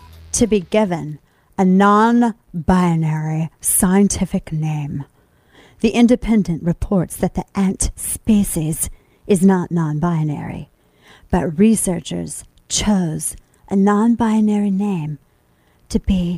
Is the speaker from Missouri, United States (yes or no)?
yes; St. Louis, Missouri, United States; Mm-hmm, my hometown of St. Louis.